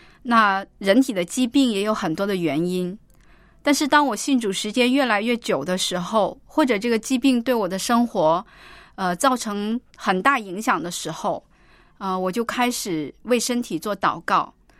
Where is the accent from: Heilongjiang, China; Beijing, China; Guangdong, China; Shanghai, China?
Heilongjiang, China; 大家好，我是来自于黑龙江的